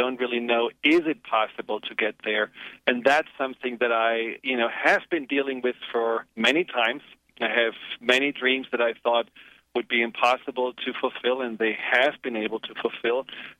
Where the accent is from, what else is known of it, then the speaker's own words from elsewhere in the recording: Baden-Württemberg, Germany; I grew up in Germany in the Black Forest, and the Black Forest is very close to the French border.